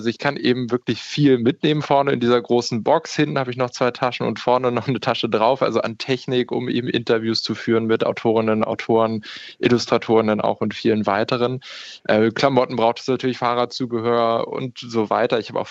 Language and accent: German; Hamburg, Germany; Eigentlich komme ich aus Hamburg